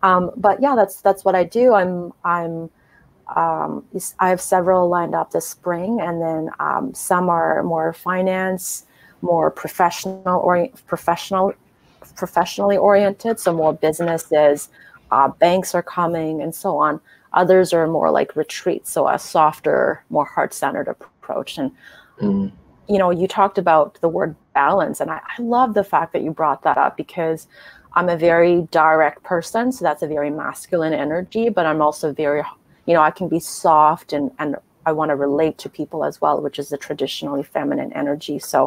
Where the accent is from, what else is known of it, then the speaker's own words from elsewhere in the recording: Sweden; And that's just to pay homage to the fact that I grew up in Sweden, and that's how we spelt it.